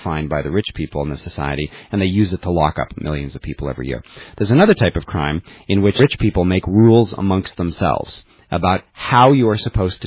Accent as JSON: {"language": "English", "town": "Oakland", "region": "California", "country": "United States", "said": "I come from Oakland. In Oakland, the murder rate this year is about twice as high as it was last year."}